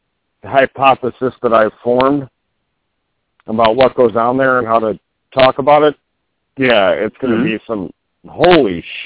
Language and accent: English; Texas, United States; when I was growing up in Texas, we had a boat, and that used to be the TV that we used on the boat.